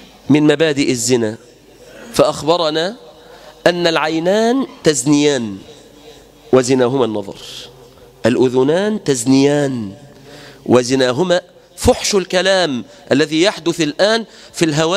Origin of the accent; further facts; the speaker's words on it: Egypt; بلادنا مصر